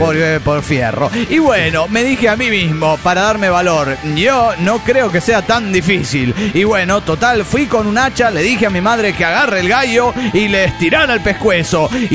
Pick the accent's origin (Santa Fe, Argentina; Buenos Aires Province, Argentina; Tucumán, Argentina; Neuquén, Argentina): Tucumán, Argentina; Alberdi; Volví a mi pueblo, Alberdi.